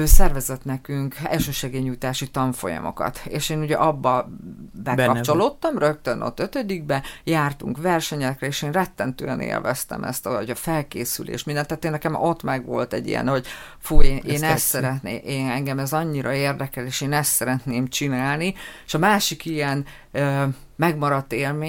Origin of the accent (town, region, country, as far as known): Atkár, Heves, Hungary; born or raised there; also born or lived in Gyöngyös